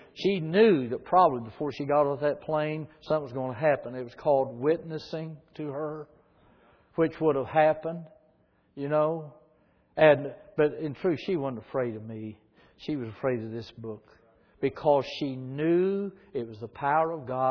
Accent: the South, United States; And I'm from the South, which you would have never known that, had I not told you that.

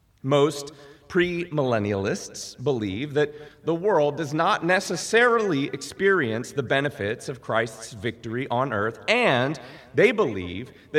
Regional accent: Texas, United States; Now, I don't do CrossFit, but I am a Texan.

